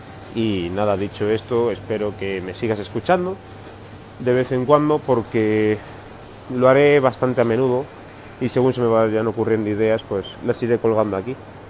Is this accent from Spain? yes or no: yes; Madrid, Community of Madrid, Spain; yo soy de Madrid, de la capital de España, tengo 30 años, más o menos